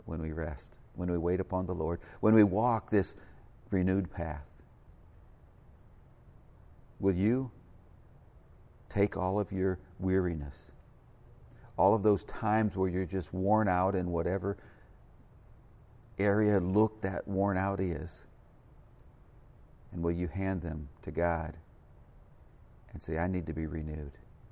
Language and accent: English; South Bend, Indiana, United States; I'm from South Bend, Indiana